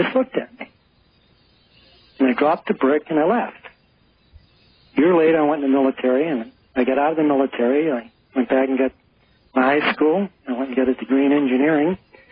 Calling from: Albuquerque, New Mexico, United States; Albuquerque.

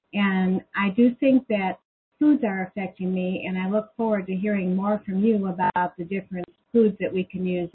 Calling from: Fort Worth, Texas, United States; Fort Worth, Texas.

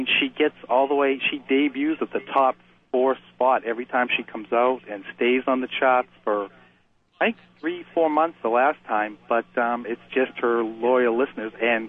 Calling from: Newfields, New Hampshire, United States; Newfields, New Hampshire.

